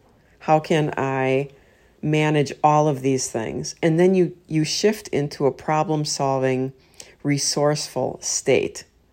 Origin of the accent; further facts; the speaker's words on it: Wisconsin, United States; I'm from Wisconsin.